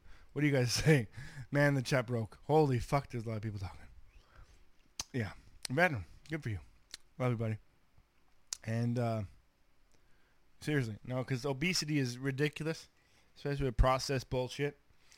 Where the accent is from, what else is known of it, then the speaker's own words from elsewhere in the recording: Canada; I'm just Canadian. We have a fake fucking army. We eat poutine and fucking watch hockey.